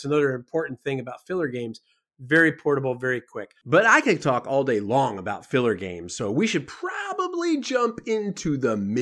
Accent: New York, United States; growing up in New York, if you didn't go to see Madison or didn't go to see the Globetrotters at Madison Square Garden, you were probably an abused child.

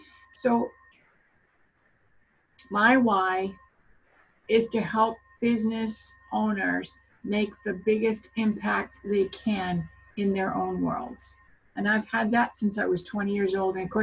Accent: Ontario, Canada; Well, I'm a Canadian girl. And I'm coming to you from an hour west of Toronto, the capital of our great province here.

